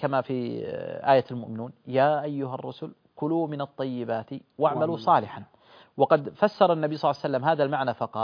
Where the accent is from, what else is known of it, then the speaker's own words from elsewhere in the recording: Saudi Arabia; بل دعني أقول مثلا في بلادنا السعودية، تجارها